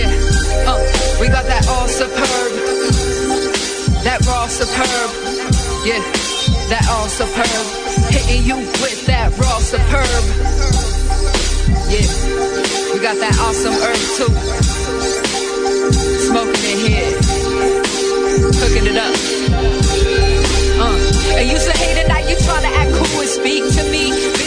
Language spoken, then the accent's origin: English; Whittier, California, United States; I'm from South Los Angeles, you know, Bell Gardens, Whittier. That's all my area, Montebello, East LA.